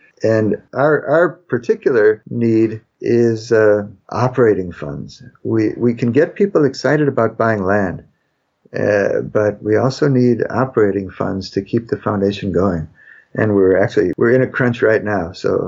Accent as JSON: {"language": "English", "region": "Wisconsin", "country": "United States", "tie": "born or raised there", "said": "I grew up in Wisconsin, north of you, and it's the fringed gentian season right now."}